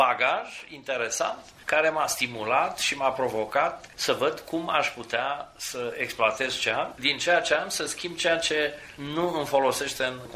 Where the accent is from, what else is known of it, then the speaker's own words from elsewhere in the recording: Romania; also born or lived in Netherlands; Da, sunt român, vin din România, nu vă convine, asta e. Ceea ce privește experiența pe care am adus aici din Olanda, da, este o experiență foarte bogată.